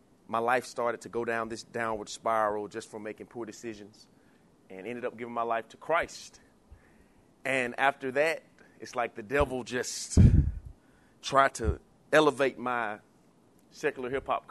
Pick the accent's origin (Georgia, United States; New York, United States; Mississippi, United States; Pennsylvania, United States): Georgia, United States; Newnan; Just real quick, I'm from Georgia, a small city outside of Atlanta called Noonan. Grew up in the hood for the most part, you know, hoods are everywhere.